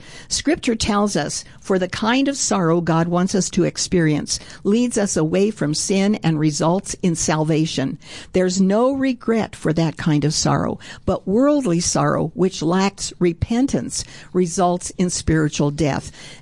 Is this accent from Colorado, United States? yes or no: yes; Colorado, United States; I've lived in Colorado most of my life, and it used to be a pleasure to tell people that I was from Colorado.